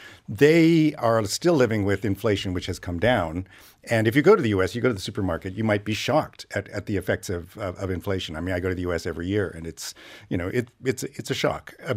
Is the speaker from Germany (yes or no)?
no; Canada; because I'm not actually American. I'm Canadian.